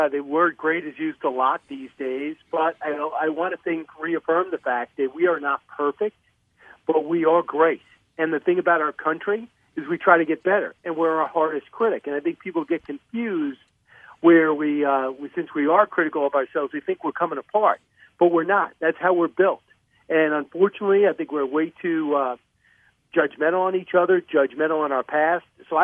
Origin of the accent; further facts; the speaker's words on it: Long Island, New York, United States; I couldn't believe I grew up in Long Island, and George Washington had this spy ring right where I grew up